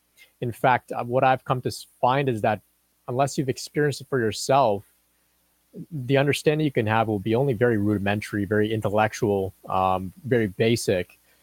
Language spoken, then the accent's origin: English; Canada; also born or lived in Pakistan; Yeah, so I'm originally from Pakistan. I immigrated to Canada with my family. I was only 1 year old, so essentially raised up here in Canada. We come from a small Catholic population in Pakistan. And so I was raised Catholic.